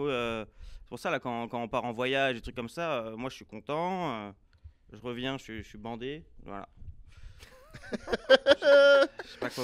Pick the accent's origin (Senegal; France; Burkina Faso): France; moved away as an adult; now in Canada; tout le monde disait que c'était facile de trouver du travail ici, tu sais, en tant que Français.